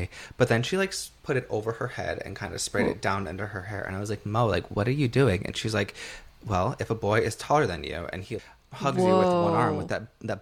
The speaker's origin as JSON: {"language": "English", "town": "Rockford", "region": "Illinois", "country": "United States", "tie": "born or raised there", "said": "I remember where I grew up in Rockford, Illinois."}